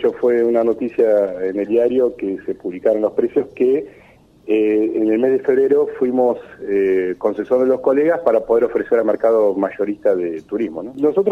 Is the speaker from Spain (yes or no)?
no; Argentina; Como argentino todos deseamos que todo esto descienda y baje pronto y que se estabilice.